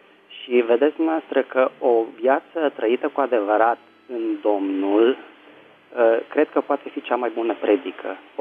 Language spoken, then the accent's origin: Romanian; Bucharest, Romania; din București!